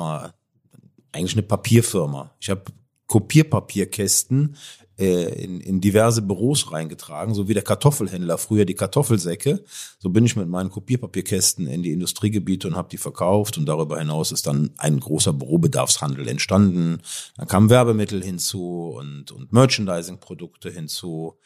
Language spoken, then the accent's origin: German; Cologne, North Rhine-Westphalia, Germany; Ich komme aus Köln.